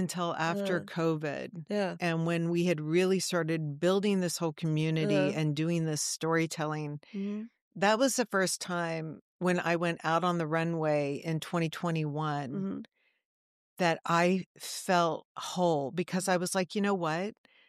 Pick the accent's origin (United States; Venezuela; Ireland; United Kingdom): United States; Southern United States; Like, growing up in the South, people would not.